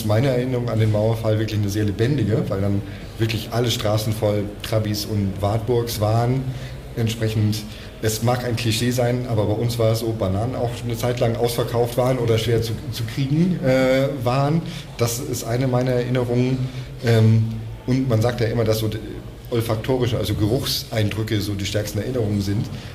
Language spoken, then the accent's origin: German; Coburg, Bavaria, Germany; Ja, zum Mauerfall 89, da war ich 12 Jahre alt. Ich bin in Oberfranken in Coburg aufgewachsen. Und Coburg lag seinerzeit im sogenannten Zonenrandgebiet. Also direkt an der Grenze bis nach Thüringen waren es nur ein paar Kilometer.